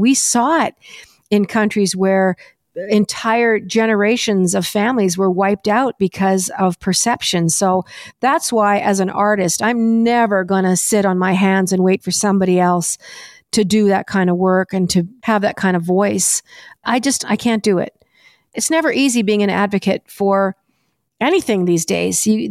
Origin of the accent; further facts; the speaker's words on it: Canada; I believe in the people of Canada. Like I'm so Canadian and I do want to make it better.